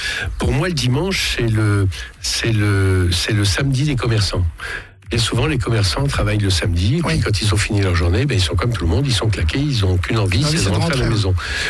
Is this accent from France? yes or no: yes; Moulins, Auvergne-Rhône-Alpes, France; born there; je suis né à Moulins, mais j'habite entre les deux. J'habite à Villeneuve-sur-Allier, donc je suis à 25 minutes de Nevers et 15 minutes de Moulins